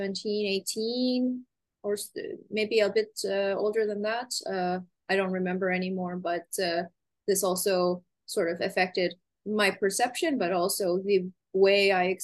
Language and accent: English; Canada; also born or lived in Iran; I was born in Iran and I was raised in Canada since the age of two.